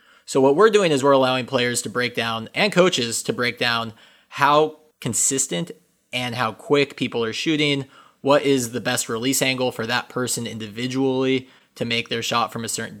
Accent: Los Angeles, California, United States; moved away as an adult; also born or lived in London / Tallinn; I'm originally from Los Angeles, but my first job was in London. And from there, I moved to Estonia, Tallinn, Estonia, which is in Eastern Europe.

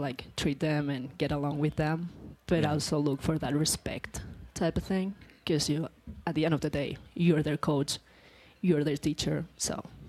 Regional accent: Catalonia, Spain; first language Catalan; English is a second language; There's like a dialogue where I'm from. I'm from Catalonia, Spain, so we speak Catalan. Not a lot of people knows what that is, but yes, we have a different dialogue. Everywhere else in Spain speaks Spanish. We don't.

